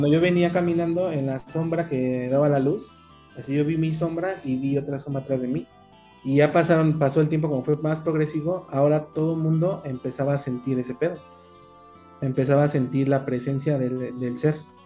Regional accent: Tlaxcala, Mexico; porque ellos venían de Tlaxcala, que es donde es mi pueblo, ¿no?

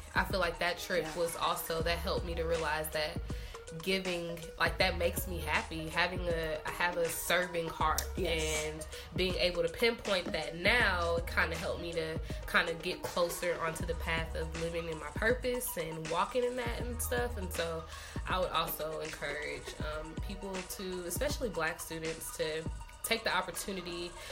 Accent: Houston, Texas, United States; And then being from Houston, like the Mexican culture is like lit.

